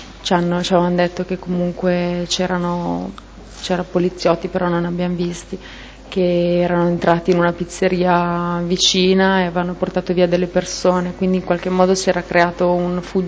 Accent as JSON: {"language": "Italian", "town": "Milan", "region": "Lombardy", "country": "Italy", "tie": "born there", "said": "sono nata a Milano il 9 maggio del 1978."}